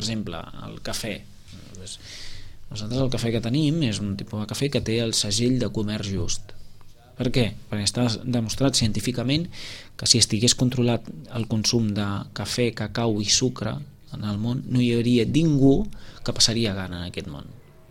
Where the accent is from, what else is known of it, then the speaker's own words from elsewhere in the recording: Girona, Catalonia, Spain; Jo soc gironí, tota la meva família són de Girona